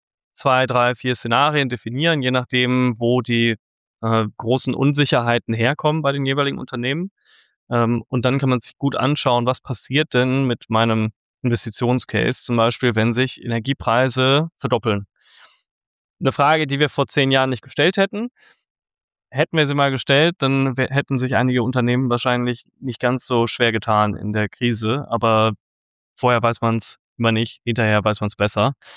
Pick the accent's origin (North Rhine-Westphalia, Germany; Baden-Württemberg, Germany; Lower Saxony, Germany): North Rhine-Westphalia, Germany; Ursprünglich komme ich aus Nordrhein-Westfalen und genauer gesagt aus dem Rheinland.